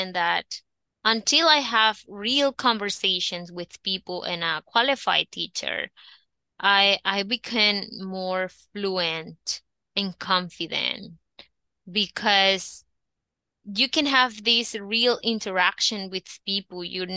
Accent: Nicaragua; I'm from Nicaragua.

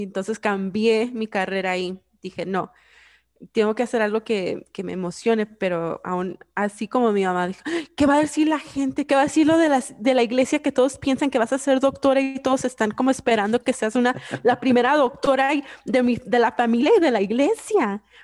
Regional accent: Sylmar, California, United States; also born or lived in Guadalajara, Mexico; nací en Sylmar, California, y mi familia se mudó mucho entre el Valle, así en North Hollywood, pero también nos fuimos a México, en Guadalajara, y ahí viví, fui a la escuela y viví ahí como on and off varios años

